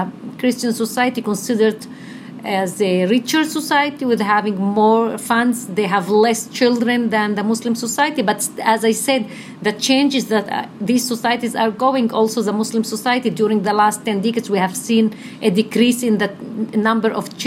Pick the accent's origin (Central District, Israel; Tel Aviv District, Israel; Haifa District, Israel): Haifa District, Israel; Haifa; now in Jerusalem, Israel; originally from Haifa, I live now in Jerusalem since 93 and I was born in Haifa. I grew up in a disadvantaged neighborhood called Wadi Nisnas, which was unfortunately well known as a poor neighborhood